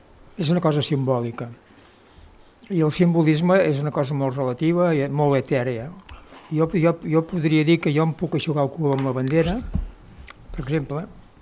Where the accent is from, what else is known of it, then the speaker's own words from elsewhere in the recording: Catalonia, Spain; Jo sóc català i em sento molt català